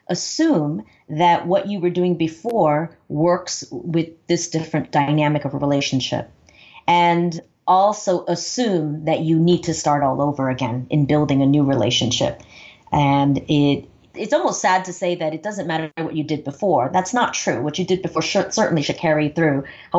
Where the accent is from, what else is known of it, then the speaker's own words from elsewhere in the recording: New York City, New York, United States; My memories of growing up in New York City, and I spent all of my formative education years there, was always one of diversity and having to adapt.